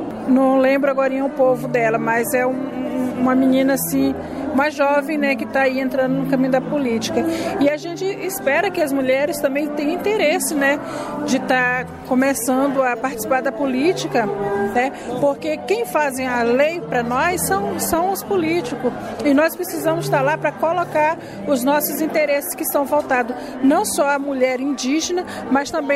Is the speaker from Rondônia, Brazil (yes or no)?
yes; Guajará-Mirim, Rondônia, Brazil; sou do povo Tupari de Rondônia, né, da terra indígena Rio Branco, mas nasci em Guajaramirim, né, que era o acesso mais perto na época